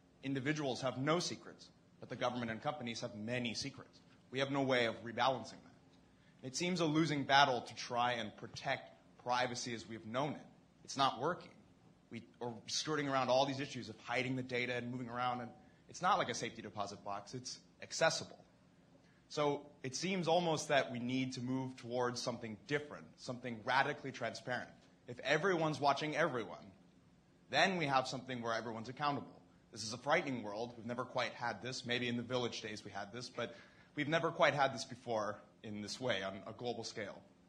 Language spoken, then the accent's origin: English; West Coast, United States; I'm with Georgetown, and among other things. I'm from the West Coast.